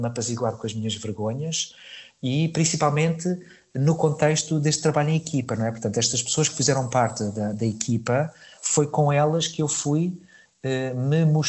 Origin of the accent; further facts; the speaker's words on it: Aveiro, Portugal; Eu, crescendo em Aveiro, eu fui construindo e percebendo que eu não tinha lugar aqui, não é? Em Aveiro.